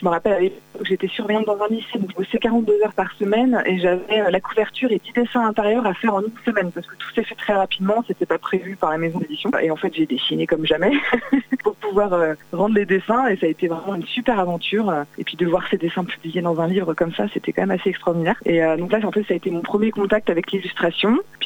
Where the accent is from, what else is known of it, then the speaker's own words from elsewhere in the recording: Angers, Pays de la Loire, France; Je suis originaire de la ville d'Angers. J'ai principalement grandi dans le Maine-et-Loire, dans la campagne autour.